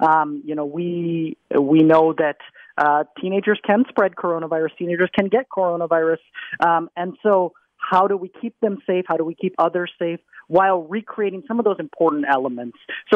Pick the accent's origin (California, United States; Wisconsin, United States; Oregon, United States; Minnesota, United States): Minnesota, United States; Well, I grew up in Minnesota. I'm a tortured Minnesota sports fan, Dr. Hilden. So I grew up here and then went away for my training.